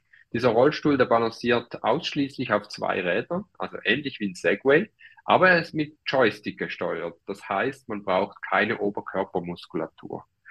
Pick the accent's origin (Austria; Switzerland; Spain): Switzerland; ich bin 38 Jahre alt, bin Schweizer, wohne in Winterthur